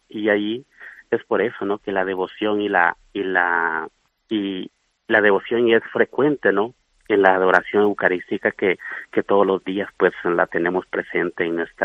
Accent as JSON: {"language": "Spanish", "country": "Guatemala", "said": "yo soy de Guatemala y soy el superior general de los hermanos."}